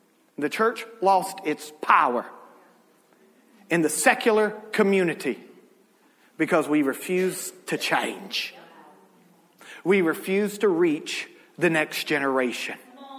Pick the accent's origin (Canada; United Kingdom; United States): United States; the South; I was raised in the South, where a relationship between a husband and a wife looks a lot different than up here.